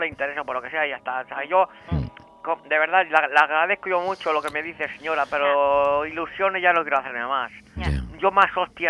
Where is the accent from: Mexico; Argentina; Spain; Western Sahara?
Spain; cómo no sentirme muerto cuando soy el único español